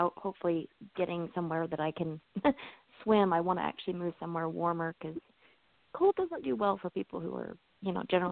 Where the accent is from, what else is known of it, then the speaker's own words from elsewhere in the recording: Wyoming, United States; I'm from Wyoming.